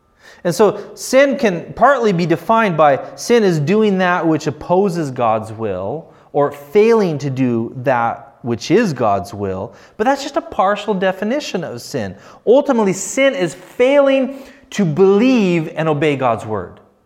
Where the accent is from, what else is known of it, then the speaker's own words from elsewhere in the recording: United States; now in Ukraine; maybe it's because I grew up in the States and I was more used to that kind of stuff, but unfortunately Ukrainians sometimes get taken by them.